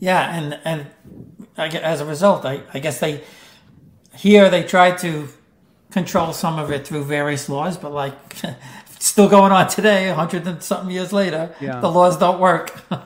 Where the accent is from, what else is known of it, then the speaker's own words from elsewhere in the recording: Queens, New York, United States; I know of it basically from where I grew up in Queens and where Shea Stadium is